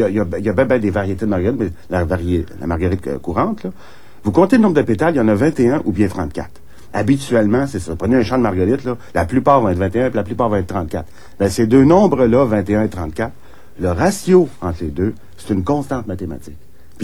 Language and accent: French; Saint-Jovite, Quebec, Canada; born there; Oui, non, je suis né à Saint-Jovite.